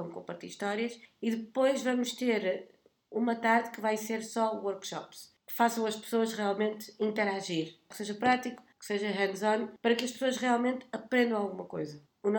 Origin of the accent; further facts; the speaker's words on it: Porto, Norte, Portugal; Cresci em Portugal, então obviamente identifico-me muito com a cultura portuguesa, mas fui educada por pai cabo-verdiano, mãe brasileira, portanto também me identifico com os dois. O meio entre cabo-verdiano e português.